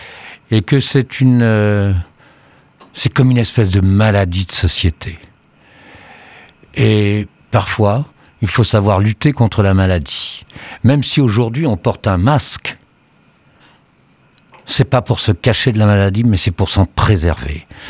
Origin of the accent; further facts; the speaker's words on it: Paris, Île-de-France, France; quand j'étais petit à Paris même, mon oncle avait son appartement rue de l'Odéon et mes parents avaient leur appartement boulevard Saint-Jacques. C'était dans le 5e arrondissement